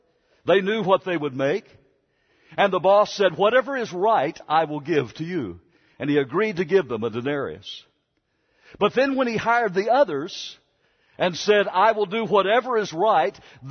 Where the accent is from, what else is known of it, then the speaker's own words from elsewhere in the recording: Arizona, United States; Growing up in Arizona, that was a pretty hard thing to swallow. No electricity. No color TV at that time.